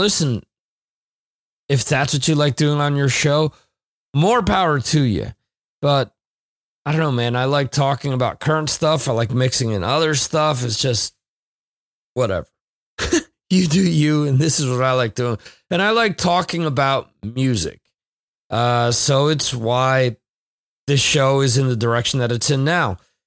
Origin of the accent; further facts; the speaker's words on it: New York, United States; See, growing up in the New York area as a Rangers fan, I've never heard that.